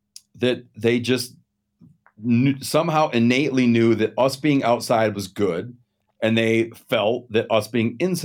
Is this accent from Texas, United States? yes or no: no; Michigan, United States; I grew up in Western Michigan on a lake, right? So my parents originally had grown up in the greater Chicago area.